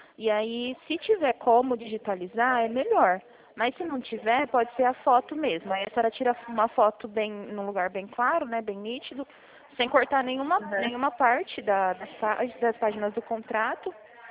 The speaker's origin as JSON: {"language": "Portuguese", "town": "Presidente Prudente", "region": "São Paulo", "country": "Brazil", "said": "Eu sou de Presidente Prudente, São Paulo."}